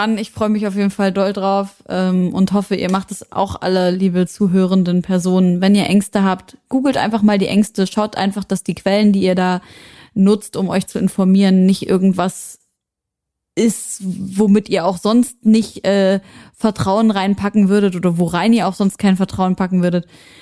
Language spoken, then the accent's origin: German; Syria; zum Beispiel auch aus meiner Heimat Syrien.